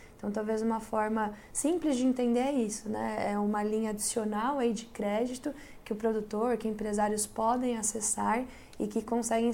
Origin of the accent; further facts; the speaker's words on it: Piracicaba, São Paulo, Brazil; born there; now in São Paulo, Brazil; Eu fui nascida em Piracicaba, mas fui para São Paulo há uns 12 anos atrás, me formei lá